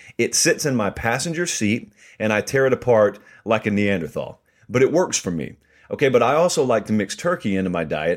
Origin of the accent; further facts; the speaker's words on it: Catawba, Georgia, United States; a little league baseball field that I grew up playing on in Catawba, Georgia